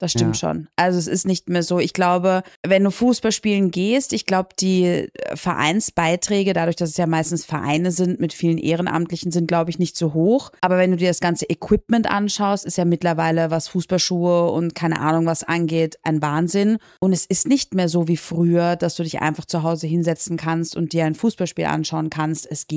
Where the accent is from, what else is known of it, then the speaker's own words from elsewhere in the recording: Dortmund, North Rhine-Westphalia, Germany; ich komme aus Dortmund.